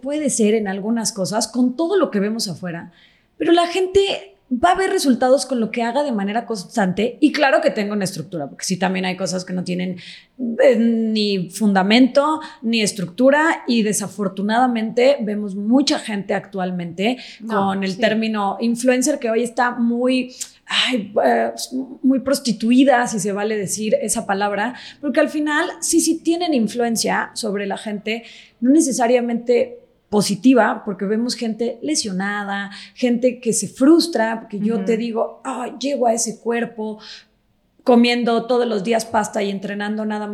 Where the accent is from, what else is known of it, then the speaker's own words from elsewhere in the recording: Querétaro, Mexico; pero imagínate que yo crecí en Querétaro.